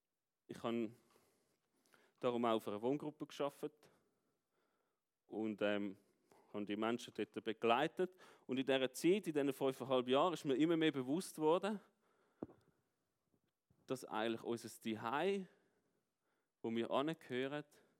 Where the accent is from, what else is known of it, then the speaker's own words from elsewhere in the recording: Germany; now in Switzerland; Und wir haben müssen als Deutsche in die Schweiz ziehen. Und man ist jetzt quasi nicht mehr von der Schweiz, aber man lebt in der Schweiz.